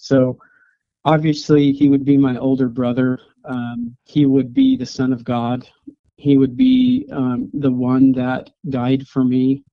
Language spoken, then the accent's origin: English; Utah, United States; for me growing up in Utah and really not wanting to venture out and make friends with anybody else other than, you know, LDS.